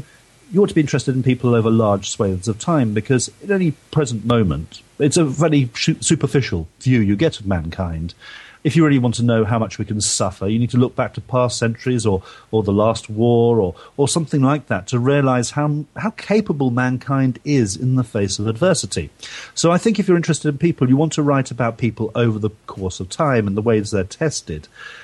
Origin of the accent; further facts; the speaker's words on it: London, United Kingdom; I grew up in south of London before that.